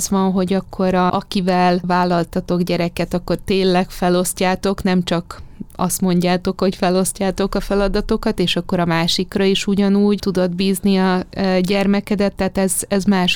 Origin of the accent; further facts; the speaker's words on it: Hungary; Valahogy a két ország között ingázva éltem mindig is, de azért több időt töltöttem eleve Magyarországon.